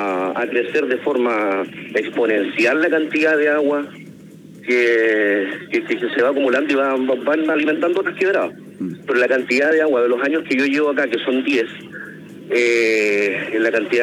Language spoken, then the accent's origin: Spanish; Araucanía, Chile; No, de hecho yo soy del sur, yo soy de la Araucanía, estoy acá por trabajo.